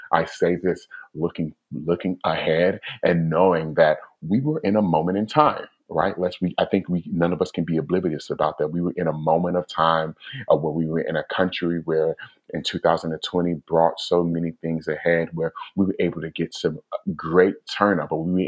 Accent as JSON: {"language": "English", "region": "Georgia", "country": "United States", "tie": "born or raised there", "said": "I grew up in South DeKalb, which is predominantly Black."}